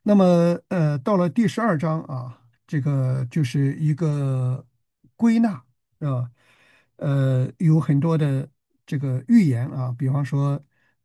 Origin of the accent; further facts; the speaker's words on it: China; 那么我们中国人称自己是唐人